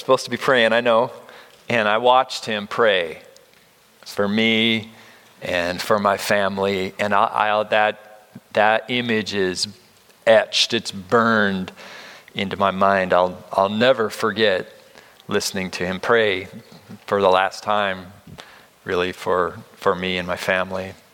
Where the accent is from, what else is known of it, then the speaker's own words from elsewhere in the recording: Colorado, United States; also born or lived in California; I grew up in Colorado and California, and so they were living in Arizona.